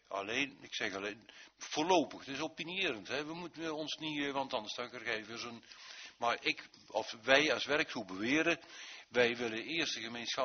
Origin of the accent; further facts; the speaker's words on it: North Brabant, Netherlands; Om in deze tijd en als Brabander en als Brabantse gemeente iets apart te doen